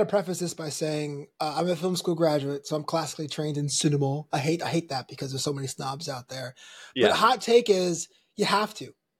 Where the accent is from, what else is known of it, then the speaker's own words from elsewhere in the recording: Brooklyn, New York, United States; and also I'm from Brooklyn.